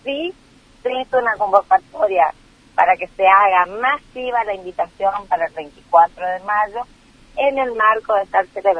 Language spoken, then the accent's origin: Spanish; Chaco, Argentina; somos 33 congresales nacionales por Chaco, somos mirados al solo hecho de decir que somos de Chaco